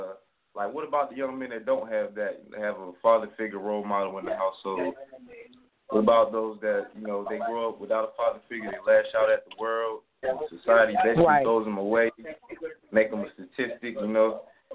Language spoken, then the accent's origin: English; Baltimore, Maryland, United States; From my situation growing up in Baltimore, when I was young, I didn't have my pops at first.